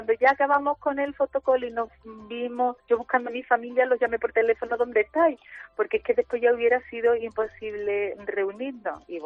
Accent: Mairena del Aljarafe, Andalusia, Spain; Yo soy de Mairena del Aljarafe

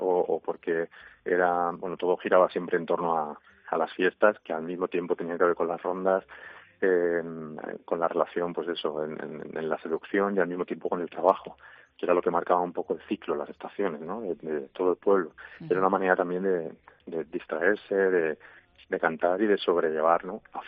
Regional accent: Móstoles, Community of Madrid, Spain; aunque nací en Madrid y me crié en Móstoles

